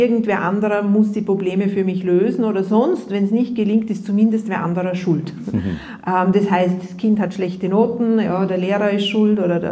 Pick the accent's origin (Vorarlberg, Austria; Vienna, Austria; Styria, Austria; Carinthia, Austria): Vorarlberg, Austria; ich bin ja Vorarlbergerin und für uns war das immer ein bisschen, wir sind ja wahrscheinlich ein bisschen mehr direkte Demokratie und schweizaffin, aber vor allem weit, weit weg von Wien gewesen immer.